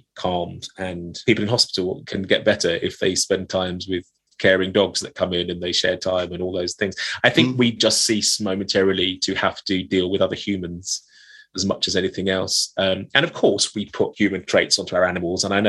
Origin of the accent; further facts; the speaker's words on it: London, United Kingdom; I was brought up in East London, Essex, where particularly women sort of had this slightly camp turn of phrase.